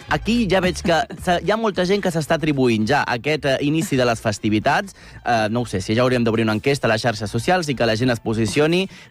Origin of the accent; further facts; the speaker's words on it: Premià de Mar, Catalonia, Spain; Jo sóc de Premià de Mar